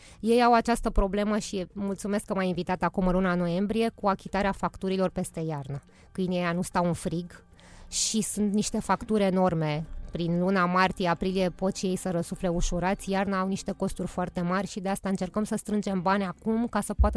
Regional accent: Câmpina, Prahova, Romania; also born or lived in Brăila / Israel; now in Bucharest, Romania; București este orașul meu adoptiv. Eu m-am născut la Brăila, orașul mamei mele. A ținut neapărat să mă nasc acolo și am crescut la Câmpina, orașul tatălui meu. Și practic până în 1989 iulie, când am emigrat în Israel, orașul meu a fost Câmpina.

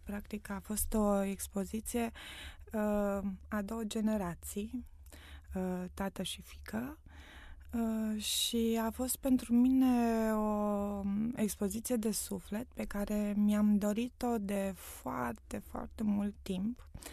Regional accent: Pitești, Argeș, Romania; born there; Și eu m-am născut tot în Pitești.

